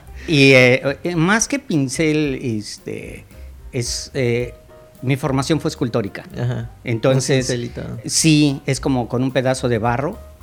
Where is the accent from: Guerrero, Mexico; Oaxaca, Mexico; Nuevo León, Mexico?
Oaxaca, Mexico; born there; soy nacido en Oaxaca